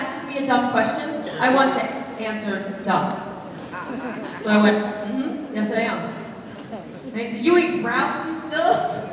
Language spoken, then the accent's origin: English; Michigan, United States; I said, well, I'm from Michigan, but I haven't talked to my family and friends in years because they don't allow me to talk to anybody.